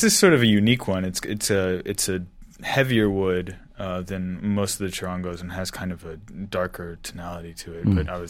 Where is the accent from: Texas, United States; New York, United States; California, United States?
Texas, United States; Dallas; In Dallas, Texas.